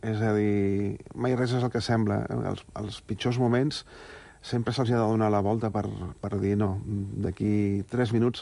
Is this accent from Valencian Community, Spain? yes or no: no; Sant Esteve de Palautordera, Catalonia, Spain; Vaig néixer allà, per això Serrallonga m'inspira tot això, també, perquè Montseny, Guilleries, etc. Sobretot, pau i tranquil·litat.